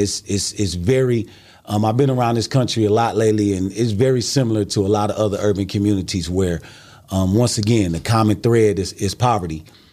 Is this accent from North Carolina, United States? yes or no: no; Milwaukee, Wisconsin, United States; I'm from Milwaukee, Wisconsin.